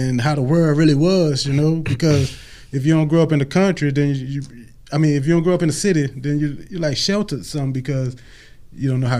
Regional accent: Louisiana, United States; All right, so I'm from the Southern Bend, man.

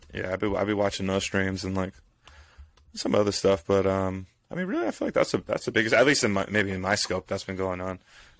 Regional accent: California, United States; I mean, growing up in East County, bro, I mean, it's different from Simi Valley, but like we know people like that.

